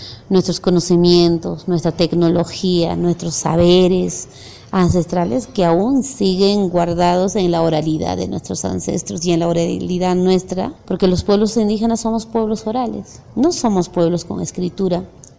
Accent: Huancavelica, Peru; soy quechua de Huancavelica, Perú.

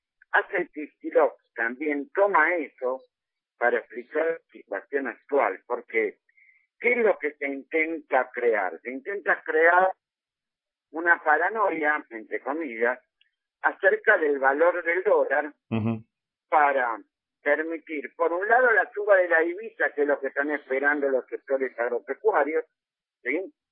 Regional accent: Argentina; Como argentinos que, como personas que vivimos en la Argentina

